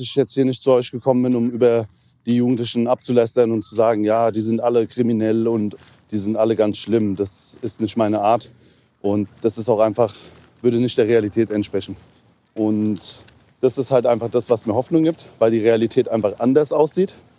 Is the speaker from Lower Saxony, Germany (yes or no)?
no; Hesse, Germany; now in Berlin, Germany; Ich komme ursprünglich aus Hessen. In Berlin wohne ich seit Ende 2017